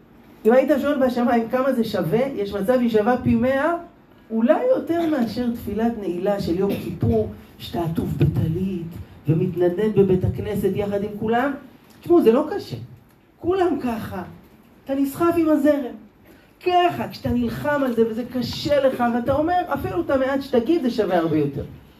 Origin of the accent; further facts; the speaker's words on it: Jerusalem, Jerusalem District, Israel; אני גדלתי בירושלים, בשכונה דתית. אצלנו כולם שומרים שבת.